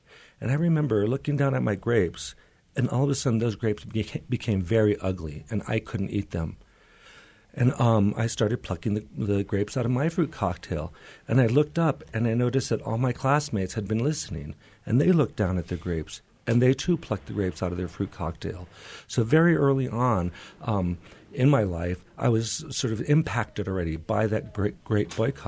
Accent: San Fernando, California, United States; when I was in preschool in Head Start in my hometown of San Fernando in California, this was like 1969

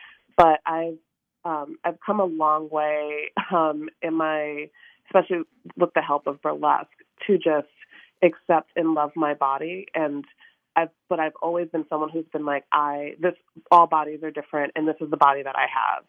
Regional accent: Jamaica, New York, United States; I grew up surrounded by Black people because I grew up in Jamaica, New York.

